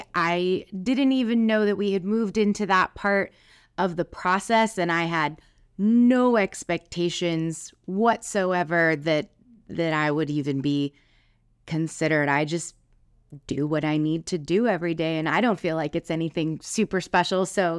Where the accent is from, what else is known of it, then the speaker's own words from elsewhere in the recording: California, United States; also born or lived in Blue Springs, Missouri; Well, I am from the Kansas City area originally. My family was in Blue Springs, and we moved to the Bay Area, California, right before my 8th birthday. And so I lived out there until I was 25 years old.